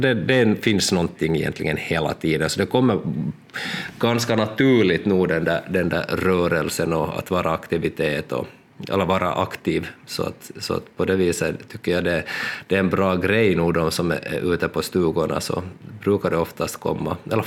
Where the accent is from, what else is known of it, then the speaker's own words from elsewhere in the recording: Lappfjärd, Ostrobothnia, Finland; Men jag är uppvuxen där i Lafjärd då, som har varit mina föräldrars sommarstuga.